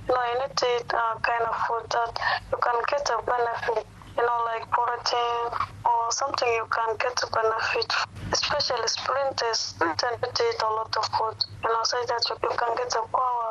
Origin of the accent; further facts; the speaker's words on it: South Sudan; my beloved country, South Sudan. Also, being the only woman among the team, I have never competed for my hometown or state